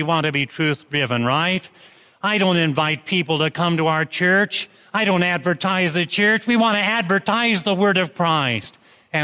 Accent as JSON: {"language": "English", "region": "Iowa", "country": "United States", "tie": "born or raised there", "said": "I grew up in Northeast Iowa in a small farming community, and in those days there was a farmstead about every quarter or half a mile."}